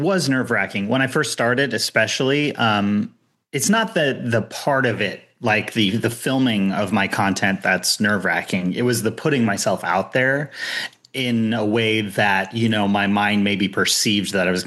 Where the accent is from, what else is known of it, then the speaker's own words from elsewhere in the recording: California, United States; now in Los Angeles, United States; I'm based in LA, and I grew up in Orange County.